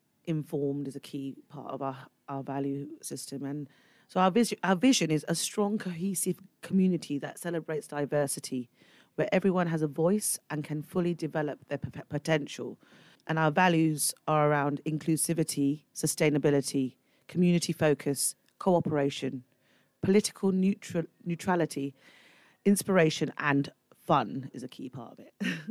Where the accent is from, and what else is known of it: Swindon, South West England, United Kingdom; born or raised there; also born or lived in London